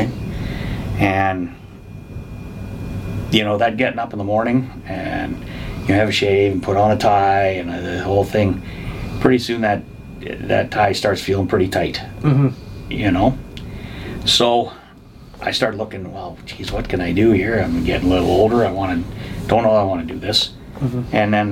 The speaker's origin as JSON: {"language": "English", "region": "Saskatchewan", "country": "Canada", "tie": "born or raised there", "lives_now": "Fort McMurray, Canada", "said": "I was born and raised in Saskatchewan. Ended up making a career change, came out here"}